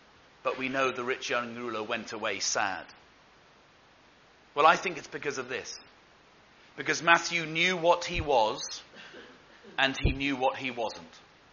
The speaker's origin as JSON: {"language": "English", "country": "United Kingdom", "said": "We're the British after all, aren't we?"}